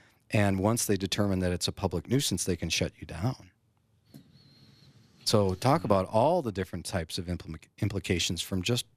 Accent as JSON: {"language": "English", "region": "Wisconsin", "country": "United States", "said": "I just traveled back to the upper Midwest. I'm from Wisconsin. We went back to Wisconsin for over the 4th."}